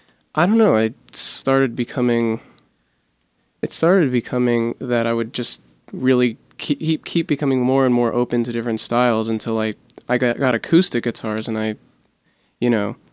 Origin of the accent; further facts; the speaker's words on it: Florida, United States; also born or lived in Hollywood / Dallas; I was born in Hollywood, but I've lived most of my life in South Florida, and I lived briefly for a couple months in Dallas with my mom.